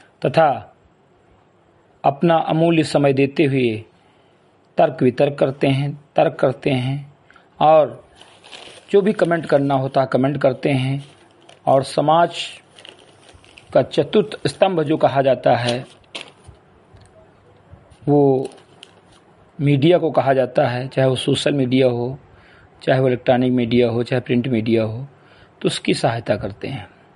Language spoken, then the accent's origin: Hindi; Simri Katai, Uttar Pradesh, India; ग्राम सभा सिमरी कटई विकासखंड मीनपुरवा जनपद बहराइच का मूल निवासी हूँ